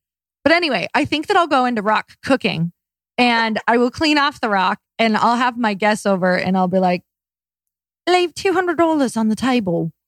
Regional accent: Midwest, United States; I'm from the Midwest. Like, you can do it.

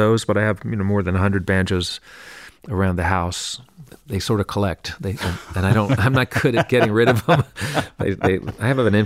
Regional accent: New York City, New York, United States; I grew up here in New York City and on 100th Street, West End

